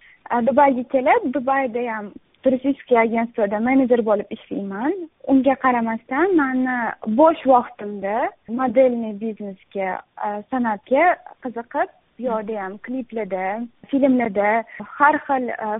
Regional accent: Tashkent, Uzbekistan; born there; Men Toshkent shahrida tug'ilganman.

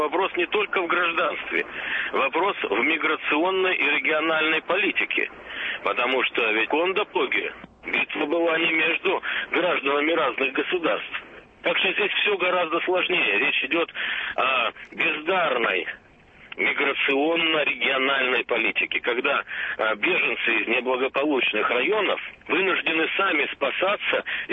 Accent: Siberia, Russia; Вот я сибиряк, с одной стороны, мне не нужны конфликты там

